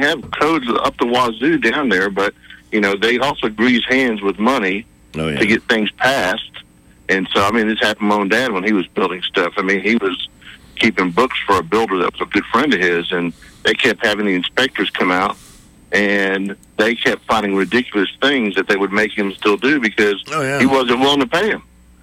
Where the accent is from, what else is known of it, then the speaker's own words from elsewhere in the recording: New Orleans, Louisiana, United States; and I'm from the New Orleans area, so I know about that stuff down there.